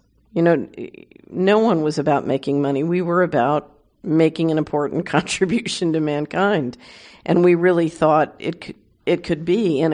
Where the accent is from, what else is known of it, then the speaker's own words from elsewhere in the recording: Philadelphia, Pennsylvania, United States; You know, I saw it where I grew up in Philadelphia